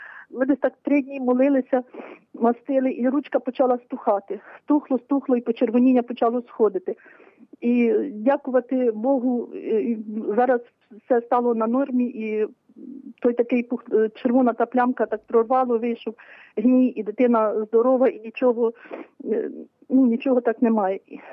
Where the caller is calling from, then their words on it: Letychiv, Khmelnytskyi Oblast, Ukraine; я з Летичева